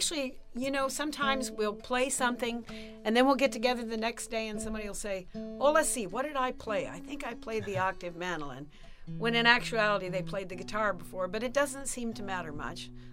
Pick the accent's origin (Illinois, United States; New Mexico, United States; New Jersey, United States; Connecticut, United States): New Mexico, United States; Yes, I was raised, born and raised in New Mexico.